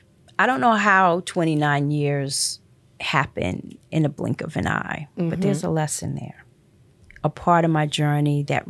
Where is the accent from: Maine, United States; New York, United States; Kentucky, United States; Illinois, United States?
New York, United States; Queens; now in Syracuse, United States; I grew up in Queens. I went to school at Stony Brook out on Long Island. And I got a job in down in the Wall Street district. Before I moved up here for a man, right?